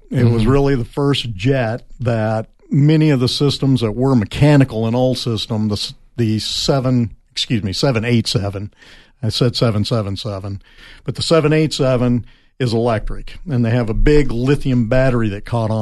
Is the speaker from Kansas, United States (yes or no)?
yes; Wichita, Kansas, United States; My hometown.